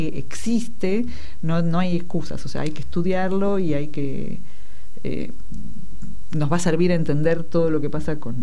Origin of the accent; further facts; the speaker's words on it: Argentina; Somos muy poquitos argentinos que vamos a participar ahí